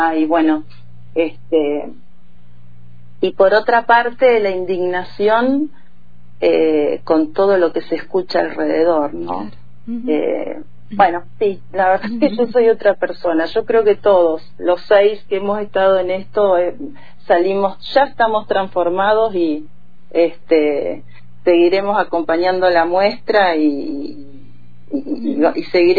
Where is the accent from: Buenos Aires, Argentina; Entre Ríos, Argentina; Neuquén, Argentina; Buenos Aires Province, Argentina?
Neuquén, Argentina; porque yo soy neuquina, hija, mi mamá era neuquina también, cosa que es raro.